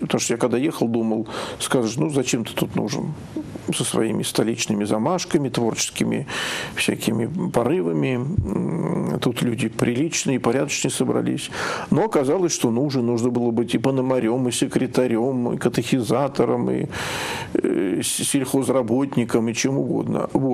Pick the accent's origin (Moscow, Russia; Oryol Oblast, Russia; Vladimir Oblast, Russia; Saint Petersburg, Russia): Oryol Oblast, Russia; Oryol; born there; Родился в Орле, действительно, в замечательном русском городе